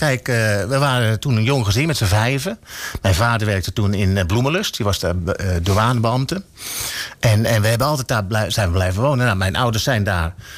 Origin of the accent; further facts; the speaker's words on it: Amsterdam, North Holland, Netherlands; born there; Ik ben zelf geboren in Amsterdam. Daar heb ik ook 6 maanden gewoond.